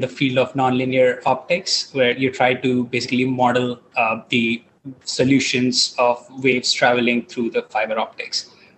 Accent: India; English is a second language; moved away as an adult; now in United States; So I am originally from India. I should have mentioned that before.

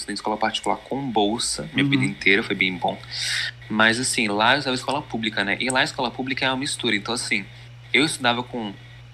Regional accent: Milan, Lombardy, Italy; Mas eu sou italiano, eu nasci em Milão, né? Tenho um background de Itália.

